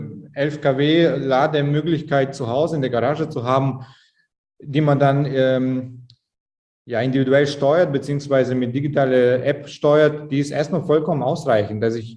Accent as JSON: {"language": "German", "town": "Augsburg", "region": "Bavaria", "country": "Germany", "said": "Augsburg, wo ich herkomme"}